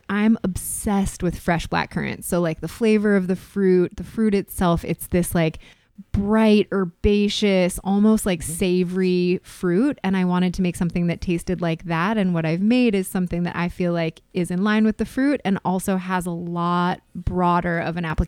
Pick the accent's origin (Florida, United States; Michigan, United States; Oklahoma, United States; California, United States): California, United States; also born or lived in Spain; No, I'm from California originally.